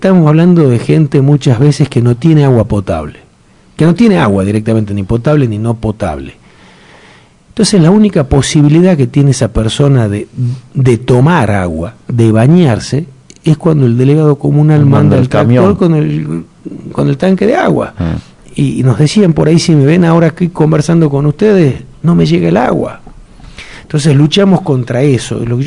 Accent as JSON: {"language": "Spanish", "town": "Yerba Buena", "region": "Tucumán", "country": "Argentina", "said": "si bien soy de acá, de Yerbabuena"}